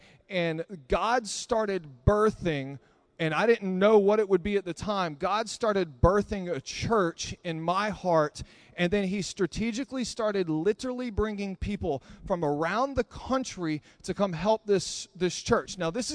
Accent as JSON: {"language": "English", "region": "Texas", "country": "United States", "said": "I would have gone back down south. Oh, I'm from Texas, in case you didn't know that."}